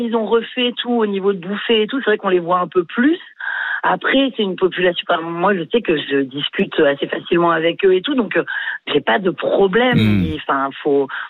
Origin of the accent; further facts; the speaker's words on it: Grenoble, Auvergne-Rhône-Alpes, France; Alors moi, je viens de Grenoble à la base